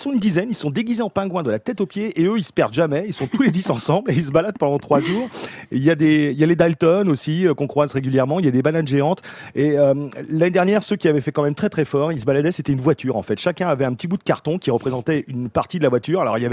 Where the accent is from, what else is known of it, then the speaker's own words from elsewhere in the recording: Rennes, Brittany, France; born there; je suis né à Rennes, je suis un pur beurre.